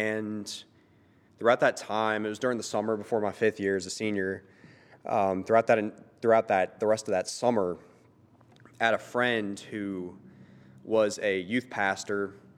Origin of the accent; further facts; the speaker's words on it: Louisiana, United States; I'm from South Louisiana, and as such, grew up Catholic, raised in a Catholic family.